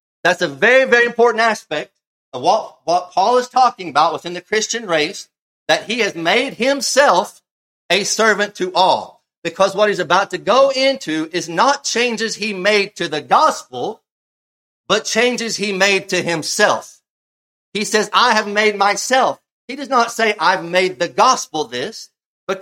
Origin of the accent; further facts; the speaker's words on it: Texas, United States; So I'm not going to hear to argue where I grew up relative to the directions of Texas. Okay, but I grew up in the Bible Belt.